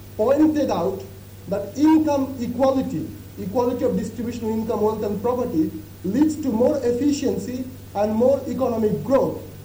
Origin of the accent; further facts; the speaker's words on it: India; I have been to China and I come from India.